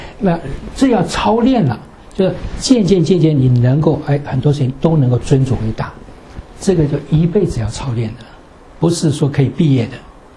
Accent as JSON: {"language": "Chinese", "country": "China", "said": "我们中国人有一句话说"}